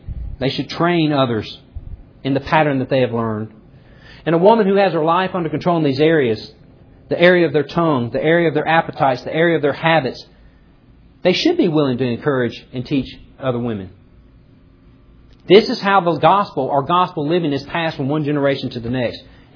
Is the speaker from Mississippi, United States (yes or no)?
yes; Mississippi, United States; in the neighborhood and the area that I grew up in Mississippi was very rough.